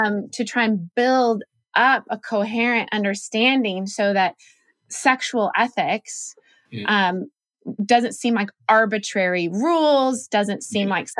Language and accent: English; Oregon, United States; I grew up in Oregon, which is kind of left coast.